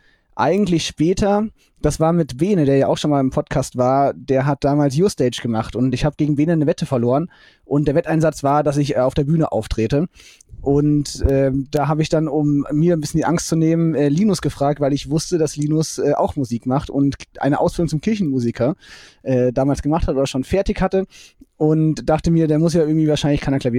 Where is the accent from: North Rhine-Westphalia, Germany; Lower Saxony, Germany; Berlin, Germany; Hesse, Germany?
Hesse, Germany; Fulda; Fulda geboren und dann dort auch zur Schule gegangen